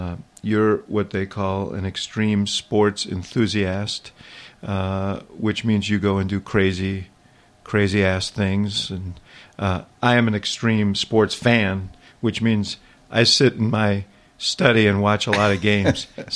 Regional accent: New York, United States; I was watching this whole thing yeah. as a kid in New York

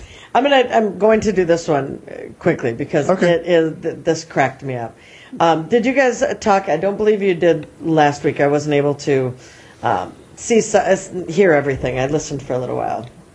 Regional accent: Minnesota, United States; I grew up in Minnesota, we're 5 hours from the border, and I never have been to Canada.

